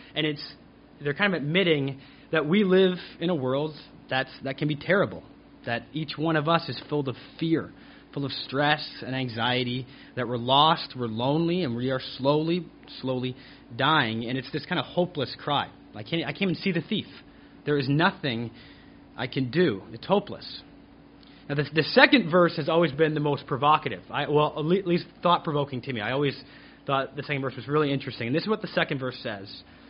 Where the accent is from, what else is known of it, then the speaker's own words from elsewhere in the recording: Canada; I am Canadian, and growing up in Canada